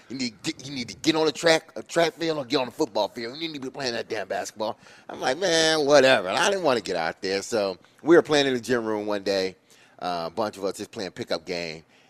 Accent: Detroit, Michigan, United States; So basketball growing up in Detroit, man, it was the end all be all.

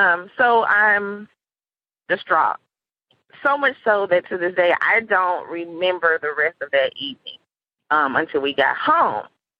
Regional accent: St. Louis, Missouri, United States; I am from St. Louis, Missouri.

